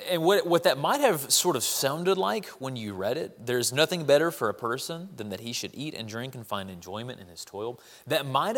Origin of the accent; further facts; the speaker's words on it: Jackson, Mississippi, United States; I'm from Jackson, Mississippi. A few years back, I was at my parents' house where they still live